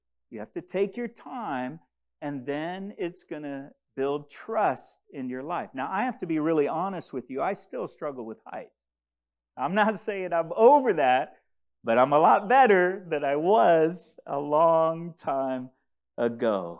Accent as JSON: {"language": "English", "country": "DR Congo", "tie": "born or raised there", "said": "as most of you know, I grew up in the Congo, which is located in Central Africa"}